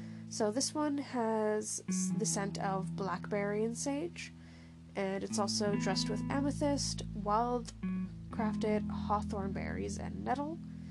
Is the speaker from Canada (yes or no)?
yes; Canada; It's a Canadian subscription box, and I'm Canadian, so that is awesome.